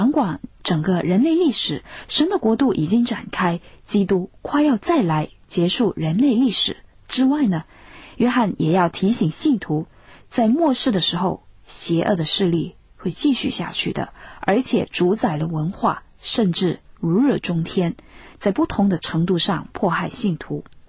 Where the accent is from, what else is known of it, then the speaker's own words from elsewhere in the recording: China; 那对我们中国人来说呢，是一种很陌生的文体